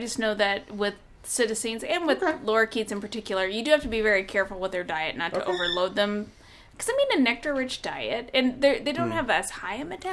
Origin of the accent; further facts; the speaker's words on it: Indiana, United States; accent: Indiana Hoosier; My Indiana Hoosier accent's coming out.